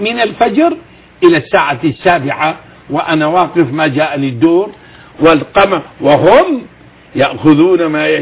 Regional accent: Damascus, Damascus Governorate, Syria; وليست شهادتي كسوري أنا شامي

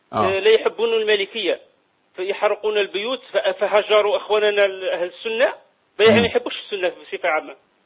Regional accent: Algeria; إحنا عندنا في الجزائر

